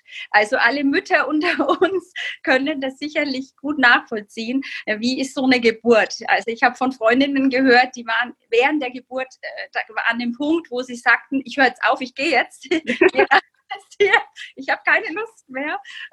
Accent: Bamberg, Bavaria, Germany; Ich komme aus Bamberg

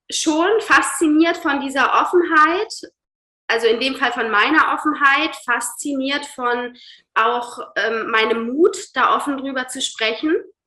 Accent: Hamburg, Germany; Ich komme aus Hamburg

